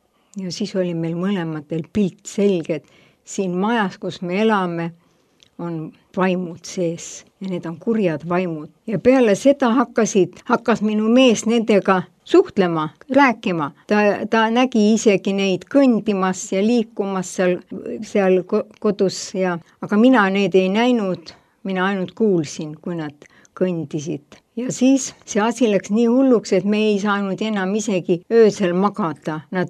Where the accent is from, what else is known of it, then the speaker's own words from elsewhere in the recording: Põlva County, Estonia; Räägin teile enda loo. Olen sündinud ja kasvanud Põlvamaal ühes väikeses külas Võhanta jõe ääres.